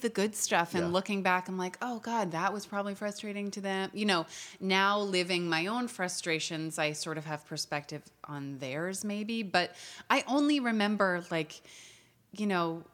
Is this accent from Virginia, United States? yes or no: no; New York, United States; I grew up in New York and both of my parents are actors